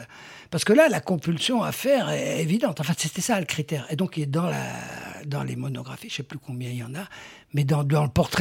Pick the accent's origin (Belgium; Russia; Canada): Belgium; Brussels; moi, je viens de Bruxelles, donc je viens du Brabant flamand.